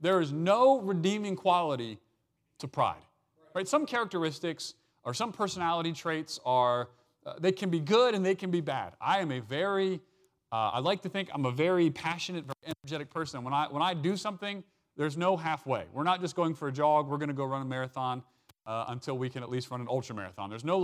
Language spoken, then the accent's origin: English; Frederick, Maryland, United States; I grew up in Baltimore, I was born in Baltimore. I grew up in a little west of there in a town called outside of Frederick.